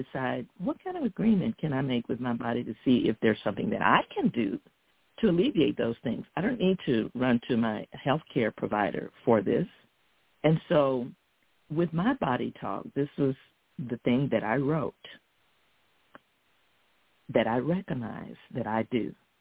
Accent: the South, United States; and like I was raised in the South, in the country, hunting and gathering and raising your chickens and ducks and cows and planting your gardens.

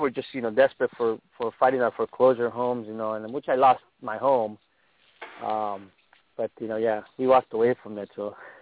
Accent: California, United States; I went to this in Riverside, actually. I'm from San Diego County.

